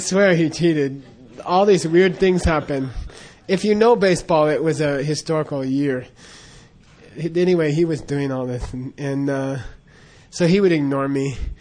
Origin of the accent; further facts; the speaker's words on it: United States; I grew up in America, a Judeo-Christian background